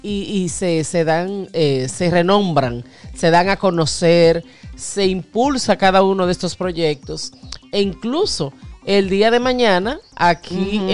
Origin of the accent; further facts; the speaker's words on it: Dominican Republic; decimos con orgullo, yo soy dominicano